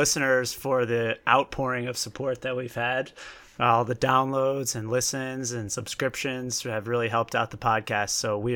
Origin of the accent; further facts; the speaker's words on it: Indianapolis, Indiana, United States; now in Chicago, United States; Growing up in Indianapolis, there isn't really a team nearby.